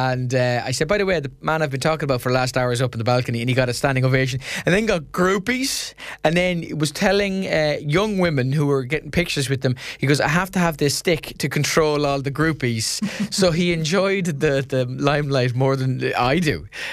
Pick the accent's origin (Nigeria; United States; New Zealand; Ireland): Ireland; as I have over the last 2 years, as an Irish person, you've no control over anything.